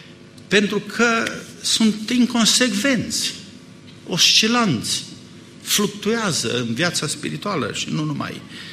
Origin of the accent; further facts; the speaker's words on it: Transylvania, Romania; eu vin din Ardeal și acolo este cuvântul mejdie